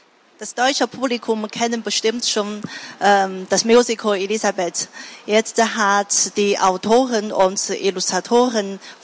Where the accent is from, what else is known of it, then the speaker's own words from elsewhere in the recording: Hangzhou, Zhejiang, China; ich komme aus Hangzhou, China. Hangzhou liegt in der Nähe von Shanghai und hat über 9 Millionen Einwohner.